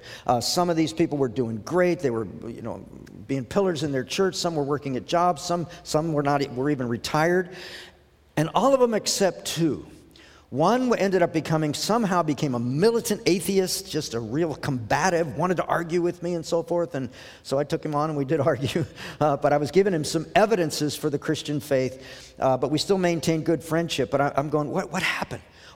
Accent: India; born there; I'm from India, so I was born a Hindu

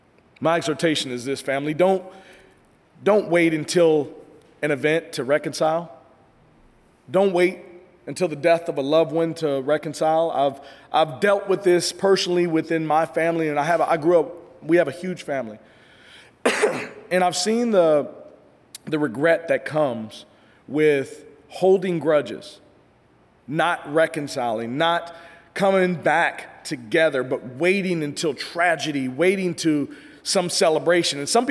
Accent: Kansas City, Missouri, United States; I'm from Kansas City, and the state motto there in Kansas City, Missouri, is it's the show me state, right?

